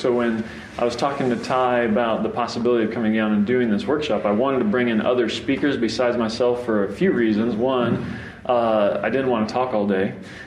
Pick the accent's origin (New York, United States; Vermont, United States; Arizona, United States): Arizona, United States; also born or lived in California; now in Kentucky, United States; I'm from the West Coast, really. I grew up in Arizona, went to college in California, came to seminary in Kentucky, went back to Arizona, back to California, and now I'm back in Kentucky.